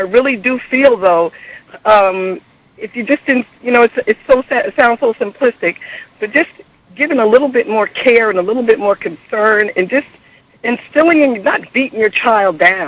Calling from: New Jersey, United States; I'm calling from New Jersey.

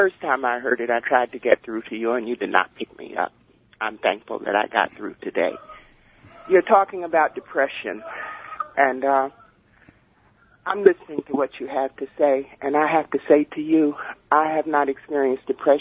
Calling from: Roselle, New Jersey, United States; I'm from Roselle, New Jersey.

